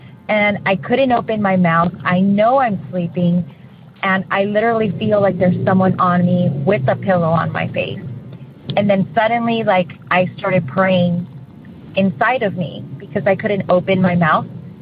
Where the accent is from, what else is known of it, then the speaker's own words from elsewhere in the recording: San Diego, California, United States; I'm from San Diego, and I love your show.